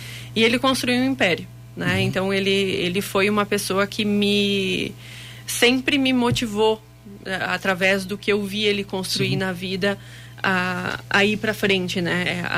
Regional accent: Caxias do Sul, Rio Grande do Sul, Brazil; Eu nasci em Caxias

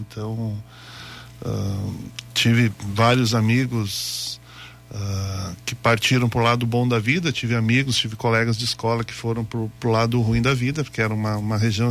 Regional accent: Caxias do Sul, Rio Grande do Sul, Brazil; also born or lived in São Brás; nasci lá em São Brás, fiquei até os 5 anos de idade. Aí meu pai, ele já trabalhava na cidade, né, aqui em Caxias.

